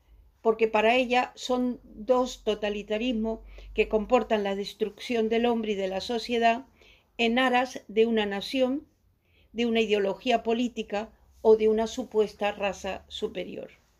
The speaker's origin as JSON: {"language": "Spanish", "town": "Maracaibo", "region": "Zulia", "country": "Venezuela", "tie": "born there", "said": "la Escuela de Filosofía de la Universidad del Zulia, en Maracaibo, lugar donde yo nací"}